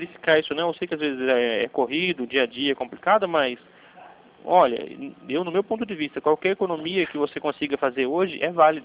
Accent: Bragança Paulista, São Paulo, Brazil; como eu sou de Bragança Paulista, no estado de São Paulo, tá?

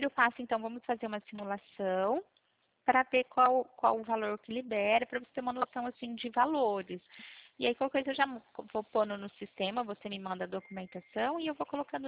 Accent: Pirassununga, São Paulo, Brazil; que nem eu sou de Pirassununga, eu fechei de Mococa

